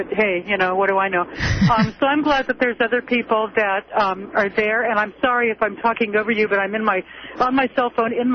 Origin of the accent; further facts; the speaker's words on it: Palo Alto, California, United States; also born or lived in Santa Cruz; I moved here from the Bay Area. I grew up in Palo Alto.